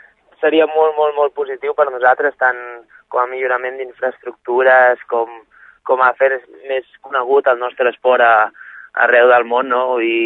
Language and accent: Catalan; Catalonia, Spain; jo que soc de Cerdanya